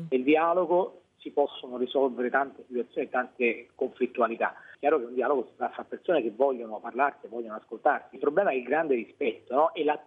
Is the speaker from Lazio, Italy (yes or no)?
yes; Rome, Lazio, Italy; io sono romano e sono sempre stato a Roma.